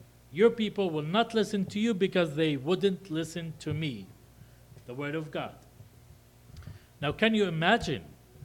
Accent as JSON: {"language": "English", "country": "Israel", "tie": "born or raised there", "second_language": "English", "said": "I grew up in Israel, understand the culture, the language. My wife is Jewish, I'm an Arab."}